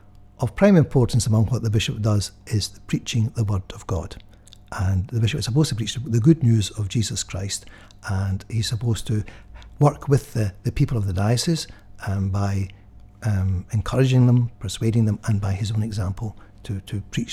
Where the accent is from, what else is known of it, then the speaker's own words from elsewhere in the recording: Motherwell, Scotland, United Kingdom; I'm actually from Lanarkshire. I was born and brought up in Motherwell